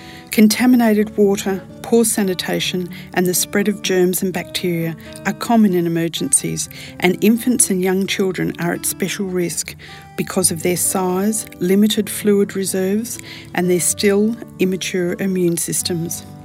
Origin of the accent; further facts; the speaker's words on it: Sydney, New South Wales, Australia; I'm from Sydney, Australia.